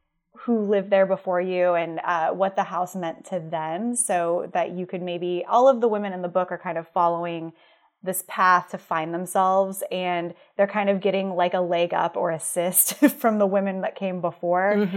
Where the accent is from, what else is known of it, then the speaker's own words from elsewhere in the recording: Houston, Texas, United States; So I grew up in Houston, and I went to school in Huntsville and like Beaumont area, so closer to Louisiana.